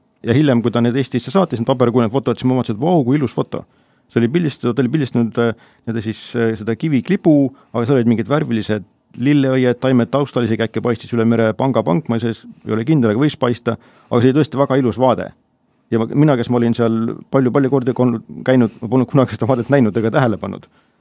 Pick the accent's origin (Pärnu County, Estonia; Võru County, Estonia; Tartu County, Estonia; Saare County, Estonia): Saare County, Estonia; kus ma linnapoisina olen kasvanud linnas ja linn ja ümbruskond on paremi tuttav